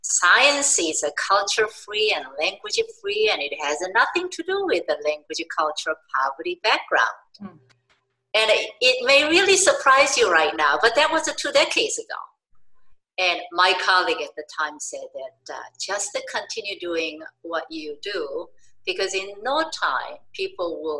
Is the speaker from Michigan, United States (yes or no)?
no; New York, United States; I am a New Yorker, so I also get involved in various organizations, including the New York State Education Department